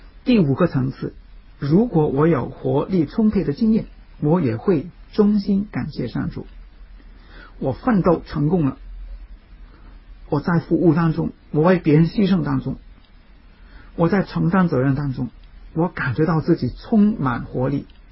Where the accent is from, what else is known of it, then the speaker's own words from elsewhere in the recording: Hong Kong; 我能够以身为教友为荣，以身为学生为荣，以身为中国人、香港人为荣。